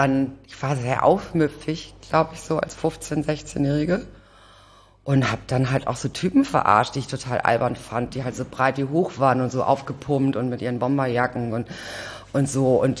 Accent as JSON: {"language": "German", "region": "Hamburg", "country": "Germany", "tie": "born or raised there", "said": "Ich bin tatsächlich geboren in Othmarschen, dann Blankenese-Othmarschen hin und her gezogen, dann genau, und dann zum Schluss Rissen und dann, als ich dann quasi volljährig wurde, habe ich Koffer gepackt, war weg."}